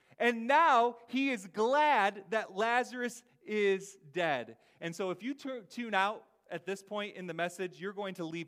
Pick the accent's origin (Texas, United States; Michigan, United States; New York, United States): Michigan, United States; I'm from Michigan, but I became a Jersey driver that day